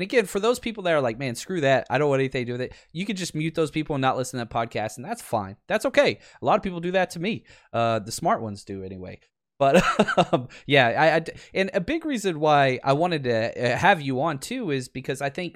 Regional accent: Dallas, Texas, United States; I'm a Mavs guy, man, born and raised in Dallas.

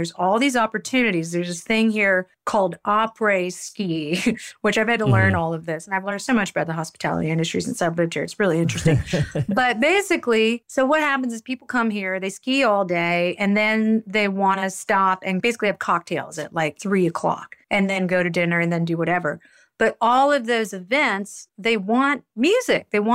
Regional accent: New Orleans, Louisiana, United States; born or raised there

